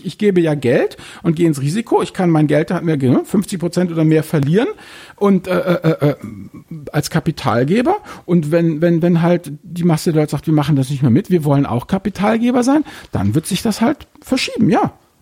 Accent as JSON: {"language": "German", "region": "Hamburg", "country": "Germany", "said": "ich muss jetzt hier mal als Hamburger doch mal hier ein maritimes Beispiel bringen."}